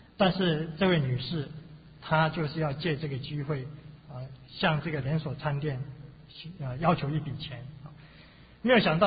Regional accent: China; 我们中国人说鸟为食亡，鸟为食亡，人为财死。

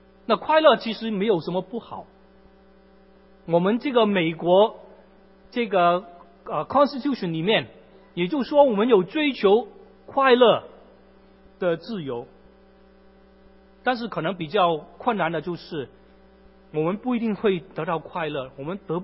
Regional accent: Guangdong, China; 特别是如果在中国广东的地方，我们广东人最喜欢吃的是烤乳猪

